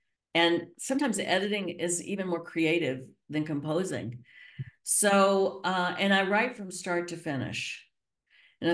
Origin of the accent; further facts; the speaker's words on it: Kentucky, United States; Yeah, I grew up in Kentucky near a Shaker town.